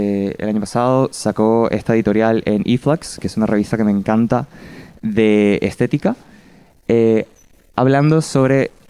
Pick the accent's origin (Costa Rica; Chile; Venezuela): Venezuela; pensé un poco en pues nada, mi tierra materna y pensé, no sé, venir a cantar Pajarillo o Alma Llanera, temas típicos de Venezuela